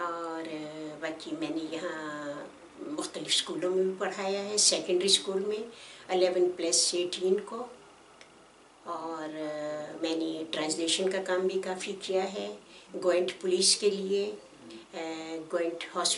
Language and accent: English; Peshawar, Khyber Pakhtunkhwa, Pakistan; first language Pashto; English is a second language; I'm from Peshawar. And my mother tongue is Pashto. But our medium language was Urdu. And we learned English as well. And I can speak the community language, which is Punjabi. I can speak that. And I can read Arabic.